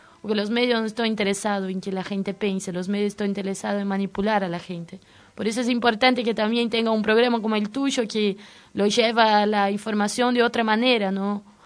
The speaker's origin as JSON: {"language": "Spanish", "country": "Brazil", "said": "yo soy de Brasil y nunca se realizó un encuentro nacional de mujeres"}